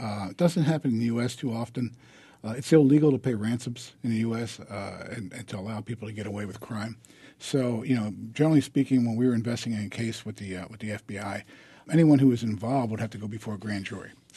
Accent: Baltimore, Maryland, United States; And I grew up in Baltimore.

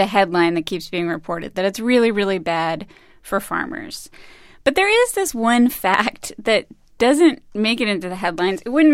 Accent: New York, United States; I'm from New York.

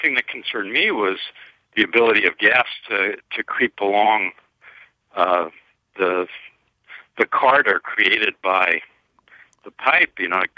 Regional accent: New Jersey, United States; I grew up in New Jersey outside of New York City.

